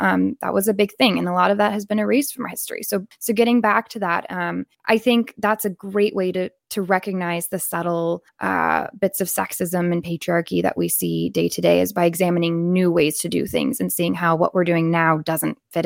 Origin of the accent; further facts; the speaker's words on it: the South, United States; also born or lived in California; Even for me, I grew up in the South.